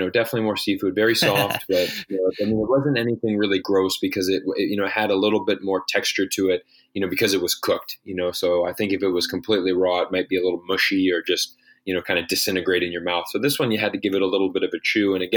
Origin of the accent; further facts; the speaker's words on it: Florida, United States; also born or lived in China; growing up in Florida, I didn't really, wasn't exposed to lamb that much until I had moved to China.